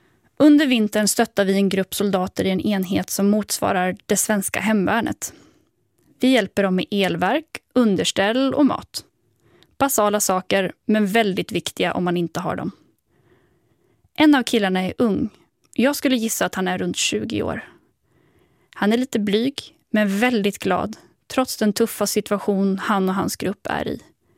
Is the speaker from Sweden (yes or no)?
yes; Sweden; När Igor förstår att jag är från Sverige